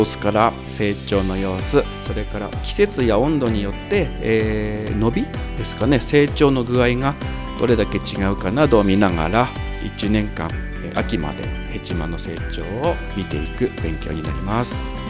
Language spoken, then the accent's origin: Japanese; Yokote, Akita, Japan; はい、横手市内です。